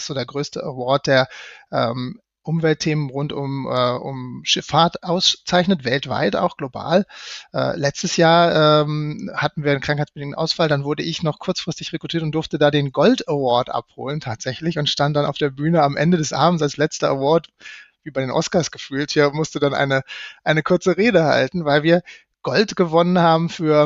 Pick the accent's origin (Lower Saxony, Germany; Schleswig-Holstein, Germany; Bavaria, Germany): Schleswig-Holstein, Germany; Kiel; Ich komme ja gebürtig aus Kiel